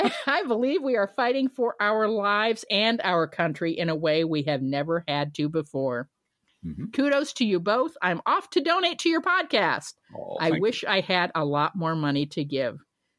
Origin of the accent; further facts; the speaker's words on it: the South, United States; I grew up in the South. I've been in the Midwest for 30 years.